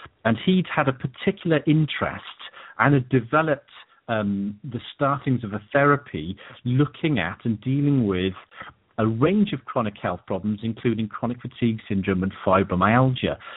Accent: Cardiff, Wales, United Kingdom; I am a Welsh lad born in Cardiff, Wales, which is part of the UK, and raised there, lived very, I had a very happy childhood.

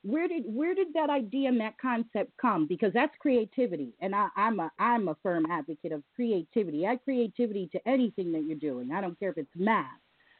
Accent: Connecticut, United States; At least I'm from Connecticut, so I can remember having 5, 6 recreation in within the first, you know, to two towns, joining towns.

